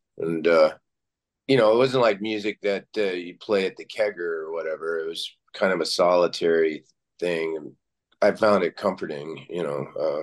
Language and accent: English; Kentucky, United States; so I grew up in Kentucky, and I had a cousin that lived out in the sticks in a trailer